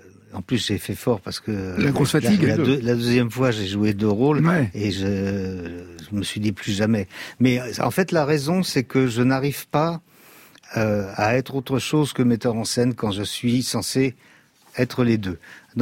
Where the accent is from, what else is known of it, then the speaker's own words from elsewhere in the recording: Puteaux, Île-de-France, France; born there; Et comme je suis né à Puteaux, je ne peux pas cracher dans la soupe.